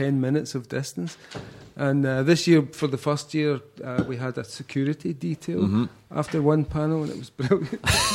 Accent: United Kingdom; first comic book store in Britain was called the Yankee Bookstore. And it was like 9 miles outside my hometown.

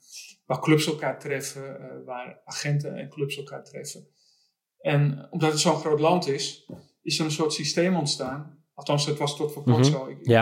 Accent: Amsterdam, North Holland, Netherlands; Nou, ik ben Amsterdammer, dus ja, tuurlijk wilde ik dat.

